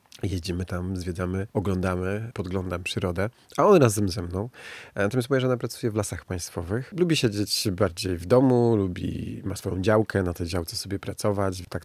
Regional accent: Zamość, Lublin Voivodeship, Poland; born there; tam przez jakiś czas mieszkałem. Potem pracowałem w Lasach Państwowych, w nadleśnictwie Elbląg na północy, a urodziłem się w Zamościu, czyli też na wschodzie, ale bardziej na południu.

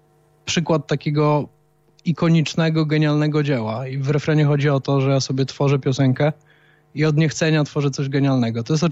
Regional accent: Łomża, Podlaskie Voivodeship, Poland; Znaczy, my jesteśmy z Łomży i chodziliśmy na tenisa razem

